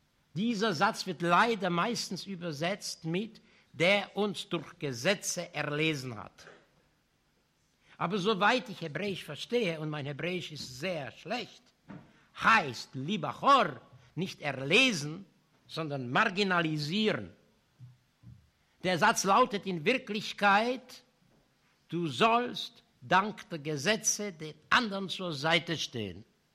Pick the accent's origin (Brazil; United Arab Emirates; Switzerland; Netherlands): Brazil; Was ich als Brasilianer Ihnen zu bieten habe